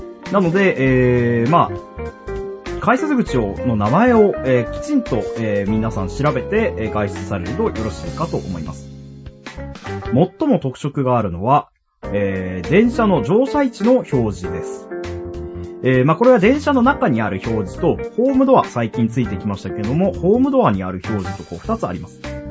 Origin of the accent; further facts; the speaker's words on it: Kyushu, Japan; ここからの5分間は生粋の九州男児である私